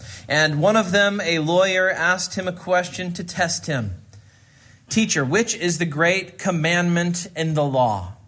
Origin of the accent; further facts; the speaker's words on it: Kansas, United States; I grew up in Central Kansas, and growing up as a high schooler, there was one kind of music I was allowed to listen to in my house